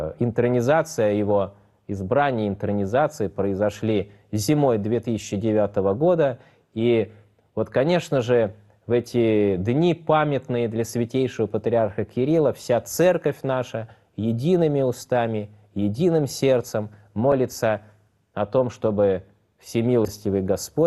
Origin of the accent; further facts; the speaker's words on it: Saint Petersburg, Russia; Я родился, вырос в Петербурге